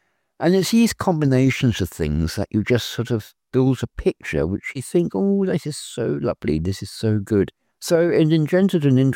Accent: South East England, United Kingdom; I grew up in the Home Counties

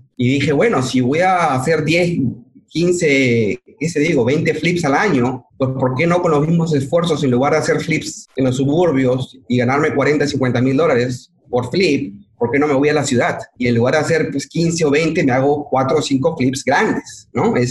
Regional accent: Lima, Peru; No soy yo de una ciudad de frontera. Yo soy una persona de la costa, soy de Lima.

